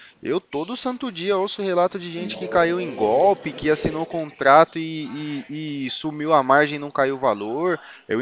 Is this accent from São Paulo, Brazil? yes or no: yes; Itu, São Paulo, Brazil; Eu sou de Itu.